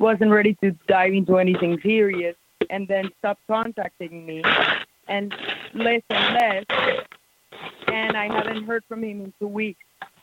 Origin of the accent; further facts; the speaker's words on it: Colombia; and I'm from Colombia.